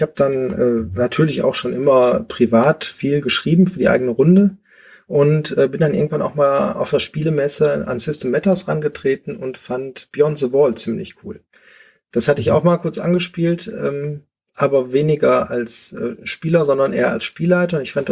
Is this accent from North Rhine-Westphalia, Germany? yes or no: yes; Oberhausen, North Rhine-Westphalia, Germany; now in Essen, Germany; Ich bin aus Essen quasi so gar nicht weggekommen. Ich komme zwar ursprünglich aus Oberhausen, bin dann aber hier nach Essen gezogen.